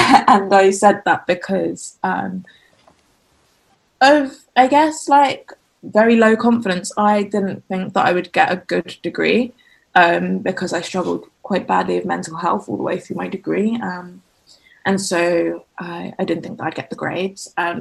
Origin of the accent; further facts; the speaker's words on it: London, United Kingdom; I have just turned 23. I am from the UK. I'm from London, but I'm currently living in Cambridge